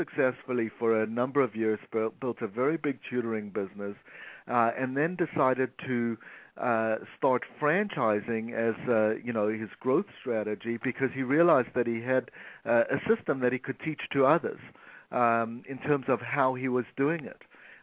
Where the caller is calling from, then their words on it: Toronto, Ontario, Canada; I'm calling from Toronto, Canada.